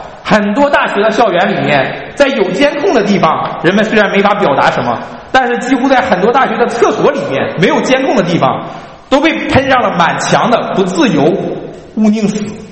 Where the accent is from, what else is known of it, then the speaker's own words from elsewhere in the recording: China; now in United States; 我们今天在美国还平安还稳妥的这样的一个节气当中，我们有没有关心在世界的那一边我们故乡中国的新闻